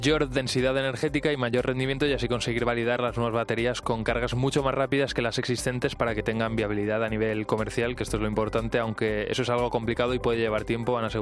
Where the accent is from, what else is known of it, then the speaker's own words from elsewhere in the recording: Valencia, Valencian Community, Spain; now in Madrid, Spain; mira, yo vivimos en Madrid, pero soy de Valencia